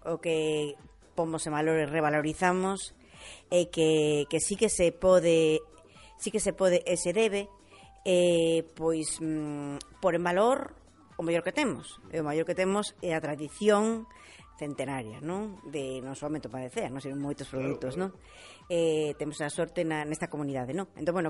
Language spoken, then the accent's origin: Galician; Galicia, Spain; que o meu marido é de Cea, eu sou máis do Ribeiro